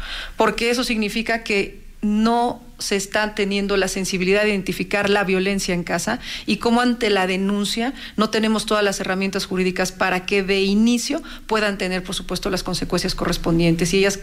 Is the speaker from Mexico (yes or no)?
yes; Villa del Carbón, State of Mexico, Mexico; Yo soy una mujer, tengo 46 años, soy originaria de Villa del Carbón.